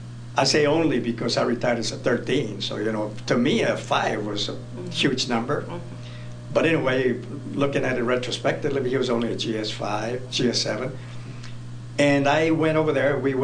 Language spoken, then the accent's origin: English; Clint, Texas, United States; I was born and raised in Clint. It's a little town about 6 miles east of El Paso.